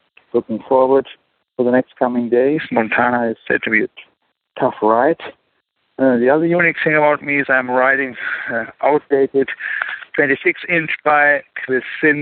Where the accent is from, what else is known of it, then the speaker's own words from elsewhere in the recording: Bielefeld, North Rhine-Westphalia, Germany; English is a second language; I'm from Germany, so I'm one of the rare Germans to be seen here around.